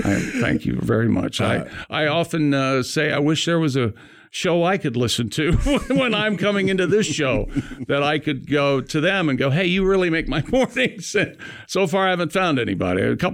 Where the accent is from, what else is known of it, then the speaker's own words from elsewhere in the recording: Indianapolis, Indiana, United States; And I go, no, I'm from Indianapolis, Doug.